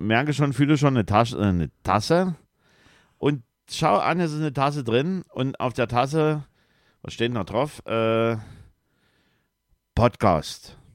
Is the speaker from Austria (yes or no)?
no; East Germany, Germany; da ich persönlich meine Kindheit auch in DDR-Zeiten verlebt habe